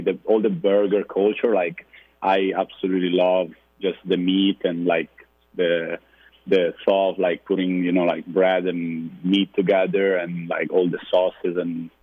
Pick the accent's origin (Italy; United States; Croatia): Italy; Genoa, Liguria; So where I'm from, my city, Genova, we're famous for focaccia and pesto.